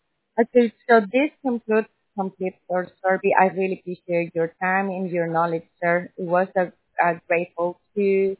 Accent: El Salvador; now in Miami, United States; No, I'm sorry. I'm from El Salvador.

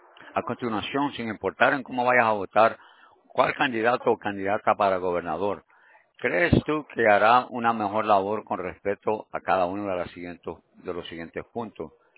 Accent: El Salvador; Tú sabes que yo soy salvadoreño, ¿no?

